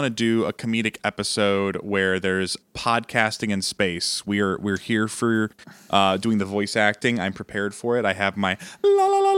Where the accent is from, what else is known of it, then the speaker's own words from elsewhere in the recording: Midwest, United States; I'm from the Midwest. Everyone's guys.